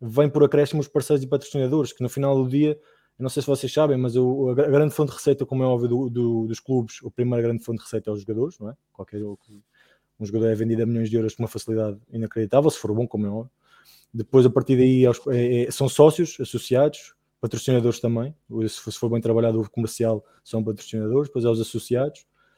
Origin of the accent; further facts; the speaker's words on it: Lisbon, Portugal; eu estou de fora, eu sempre estive de fora e sou lisboeta, não é?